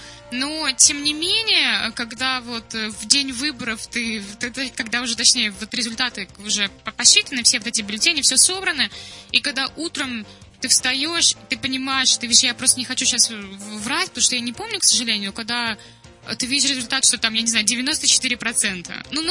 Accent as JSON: {"language": "Russian", "country": "Belarus", "said": "я просто из Беларуси, в стране, в которой вообще слово «голосование» звучит очень странно."}